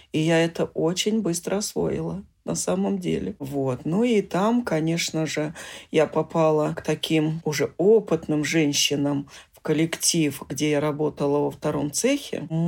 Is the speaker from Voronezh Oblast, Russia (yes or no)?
yes; Voronezh Oblast, Russia; born there; Да, я родилась в Воронежской области